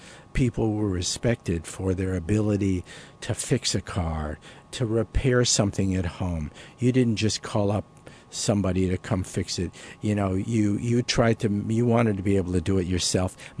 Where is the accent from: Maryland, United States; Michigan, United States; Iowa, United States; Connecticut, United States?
Michigan, United States; Detroit; When I was growing up in Detroit, I lived in two different houses. They were two family houses.